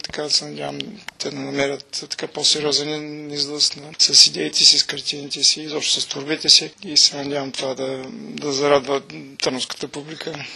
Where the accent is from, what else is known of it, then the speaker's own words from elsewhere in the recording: Ruse, Ruse Province, Bulgaria; Аз съм си от Руси